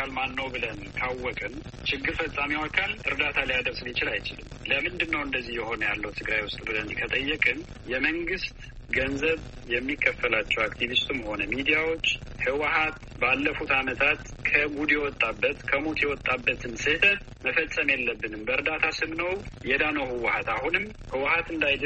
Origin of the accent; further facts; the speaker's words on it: Tigray, Ethiopia; ለእኔ እንደ ትግራዋይ ያሳስበኛል።